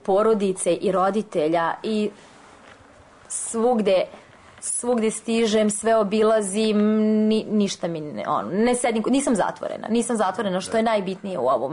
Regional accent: Ostružnica, Belgrade, Serbia; also born or lived in Rijeka, Croatia; Odrasla sam u Ostružnici, nadomak Beograda. Vašim slušaocima verovatno poznato mesto. Tu sam odrasla, rođena sam da u Rijeci, sa 3 godine sam došla ovde. Tu sam živjela 10 godina

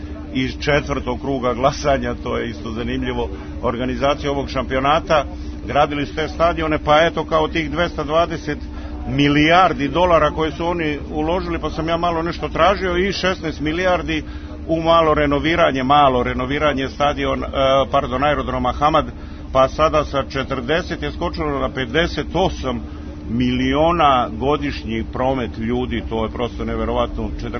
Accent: Zlatibor District, Serbia; born or raised there; now in Qatar

